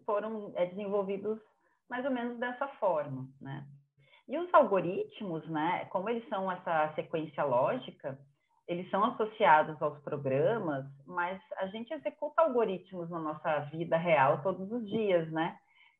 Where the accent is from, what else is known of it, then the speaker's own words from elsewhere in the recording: Porto Alegre, Rio Grande do Sul, Brazil; now in São Paulo, Brazil; eu sou de Porto Alegre também.